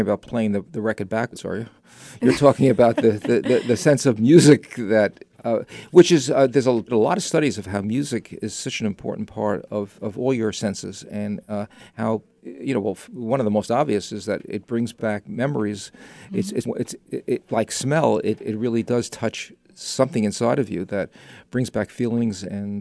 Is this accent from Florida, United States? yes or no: no; New York, United States; Unfortunately, that wasn't true. I was from New York.